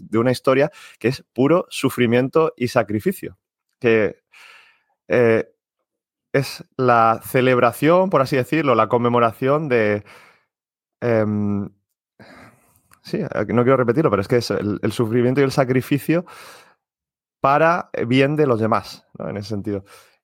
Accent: Marbella, Andalusia, Spain; now in Germany; yo soy de Málaga, bueno, de Marbella concretamente, y hace 15 años desde que salí, ahora vivo en Alemania

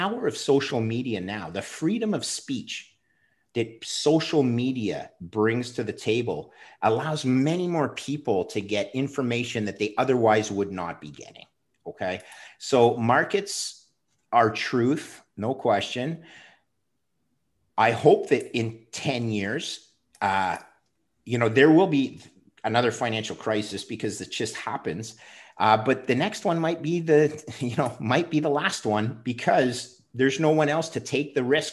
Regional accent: Montreal, Quebec, Canada; And then some guy from my hometown in Montreal reached out to me

